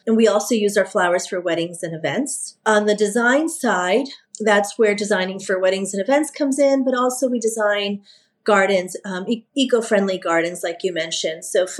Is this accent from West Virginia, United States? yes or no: no; New York, United States; My family, you know, where I'm from Puerto Rico, I'm born and raised in New York, but my family is from Puerto Rico and they were farmers, land stewards